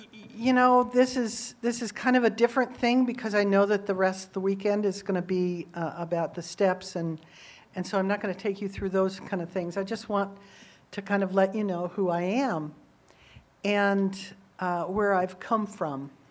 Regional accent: Indiana, United States; So, my history, I came from Indiana. That's where I grew up.

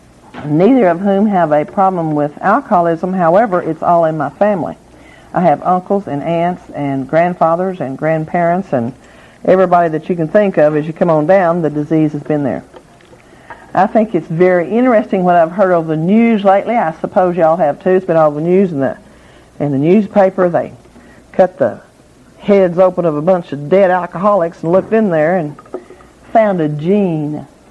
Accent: Texas, United States; I think some of you think I'm from California. I am not. I'm sleeping out there, but I'm from Texas. And my family is Baptist.

